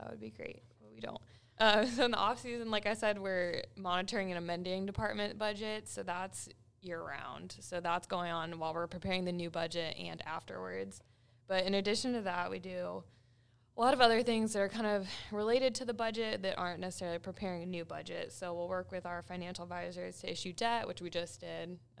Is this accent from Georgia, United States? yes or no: no; Charlotte, North Carolina, United States; I'm from Charlotte originally, so close by, and I went to College of Charleston for undergrad, moved back to Charlotte after